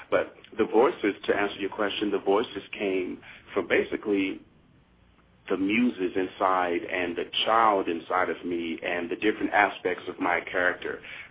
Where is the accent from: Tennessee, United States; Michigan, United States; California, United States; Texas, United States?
Tennessee, United States; Memphis; So I got I began doing that when I was in Memphis. That's my hometown.